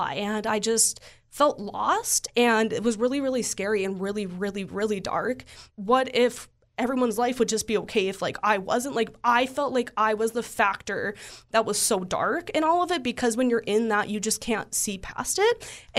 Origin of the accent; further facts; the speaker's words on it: United States; moved away as an adult; now in Canada; but I'm originally from the States.